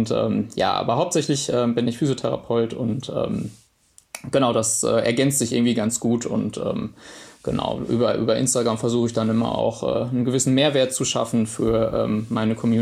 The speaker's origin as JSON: {"language": "German", "town": "Witten", "region": "North Rhine-Westphalia", "country": "Germany", "tie": "born or raised there", "also_born_or_lived": "Dortmund", "said": "also ich komme ganz ursprünglich aus Dortmund, dann habe ich in meiner Jugend in Witten gewohnt"}